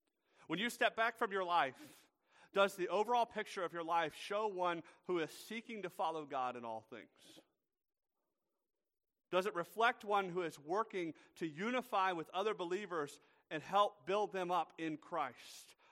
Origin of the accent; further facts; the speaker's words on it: Georgia, United States; I do know growing up in Georgia, we had a peach tree because it's Georgia